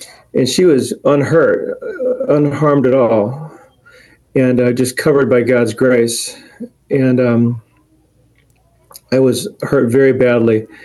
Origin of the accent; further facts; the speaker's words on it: Kirkwood, Missouri, United States; To back it up a little bit, I'm from St. Louis. I'm from Kirkwood. I grew up there and actually attended St. Louis K-Life in Kirkwood and was raised in a Christian family, which is a great blessing.